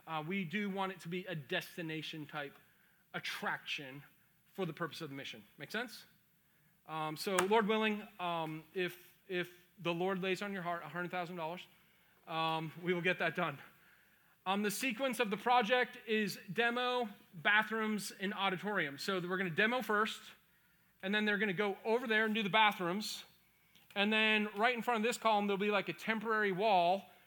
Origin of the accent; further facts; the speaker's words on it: Boston, Massachusetts, United States; And I brought in the fact that I'm from Boston. There's a lot of kids from Northeast.